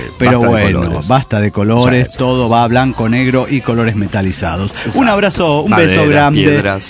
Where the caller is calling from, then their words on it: Tuxtla Gutiérrez, Chiapas, Mexico; de Tuzla Gutiérrez, Chiapas, México.